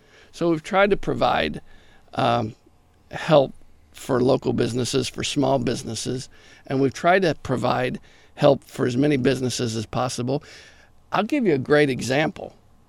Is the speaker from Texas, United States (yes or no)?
no; Harrisburg, Illinois, United States; Anybody that knows me and knows how I grew up in Harrisburg and Illinois knows I'm not a lap dog.